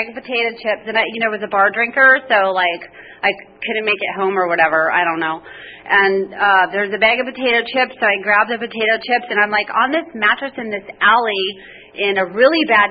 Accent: United States; I grew up in the North Park area. I actually wasn't born here, but I grew up here.

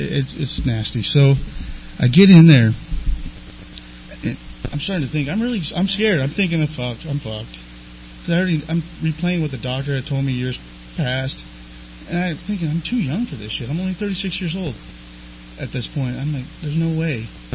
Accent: San Diego, California, United States; I am from San Diego. I was born and raised here, like I said.

